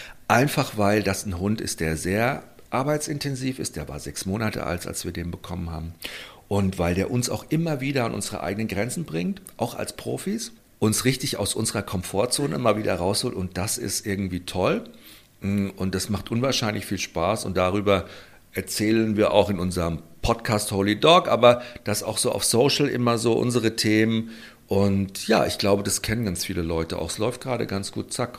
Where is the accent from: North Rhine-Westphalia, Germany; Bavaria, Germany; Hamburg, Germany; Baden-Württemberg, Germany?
Bavaria, Germany; Munich; es ist meine alte Heimat München und bin immer auch noch hier sehr verbunden der Stadt.